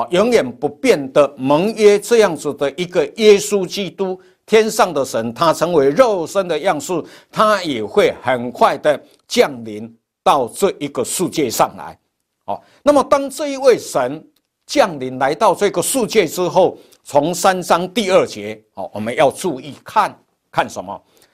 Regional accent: Taiwan; 我们台湾话比较传神

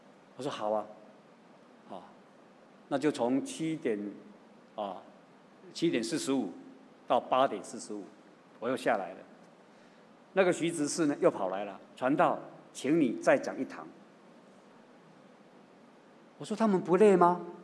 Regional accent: Taiwan; 他也不知道我从台湾来的

